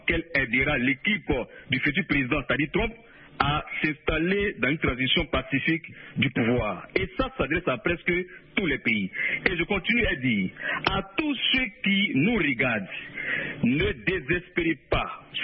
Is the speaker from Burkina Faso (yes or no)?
no; Côte d’Ivoire; Et moi, je prends l'exemple parce que je suis ivoirien.